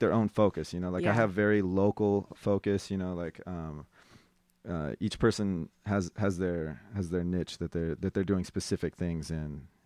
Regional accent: Mexico; I'm Mexican, I was born in Mexico

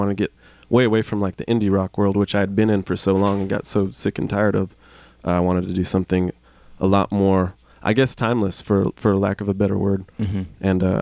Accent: Tucson, Arizona, United States; think it sounds very Southwestern at all, but you know, people are going to call it that because we're from Tucson, so.

